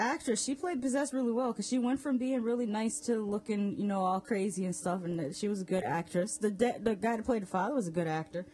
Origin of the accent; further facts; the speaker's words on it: United States; I'm an American. You know we're litigious.